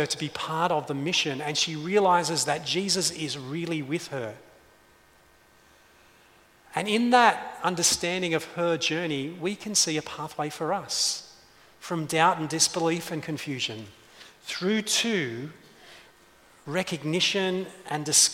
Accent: Sydney, New South Wales, Australia; I was born in Bankstown Hospital and lived in the Sydney suburb of Beverly Hills North.

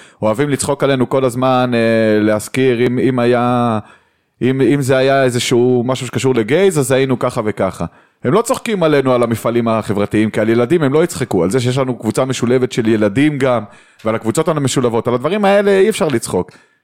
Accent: Jerusalem, Jerusalem District, Israel; אני גדלתי בירושלים בשנות ה-90.

